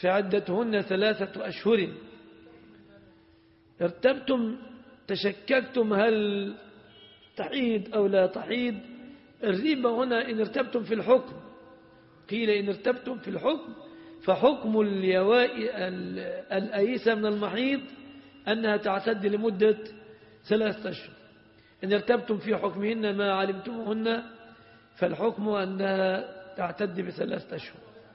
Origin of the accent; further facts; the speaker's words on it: Egypt; عفش في الغالب تأتي به المرأة الواقع عندنا في مصر